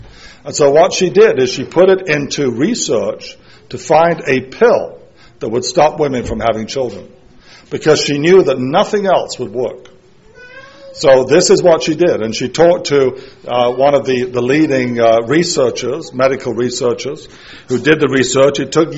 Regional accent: East Midlands, United Kingdom; D.H. Lawrence actually lived in my hometown area, just the next town, like 5 miles away, that's all.

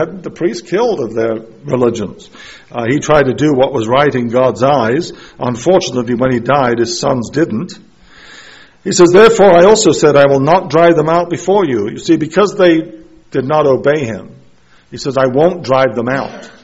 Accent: England, United Kingdom; When I grew up in England, but I remember in the 1950s

